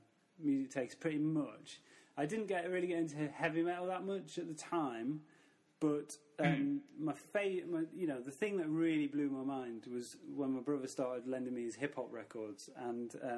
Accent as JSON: {"language": "English", "town": "Mansfield", "region": "East Midlands", "country": "United Kingdom", "tie": "born or raised there", "said": "I grew up in Mansfield, a small town near Nottingham. Just sort of standard mining town, I guess. My granddad worked down the pit and, just a sort of working class background."}